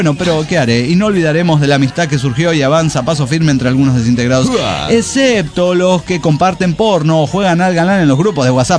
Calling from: Cochabamba, Bolivia; de Cochabamba, Bolivia.

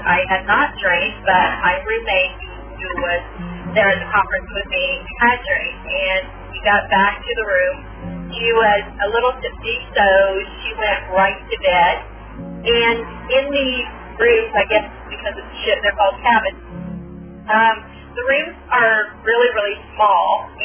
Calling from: Bakersfield, California, United States; I'm calling from Bakersfield, California.

